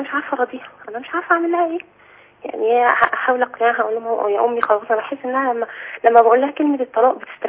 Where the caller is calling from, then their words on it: Alexandria, Alexandria Governorate, Egypt; من اسكندرية.